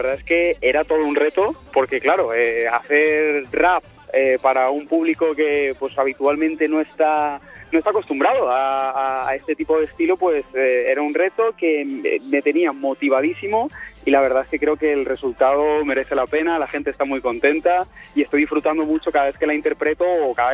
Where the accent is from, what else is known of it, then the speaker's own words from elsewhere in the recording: Alicante, Valencian Community, Spain; la gente estaba volcada, también era mi tierra, ahí Alicante